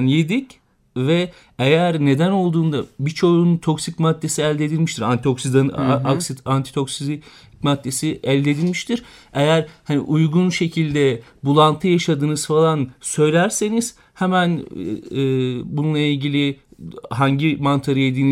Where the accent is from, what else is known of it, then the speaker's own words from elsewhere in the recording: Denizli, Turkey; Mesela ben Denizliliyim.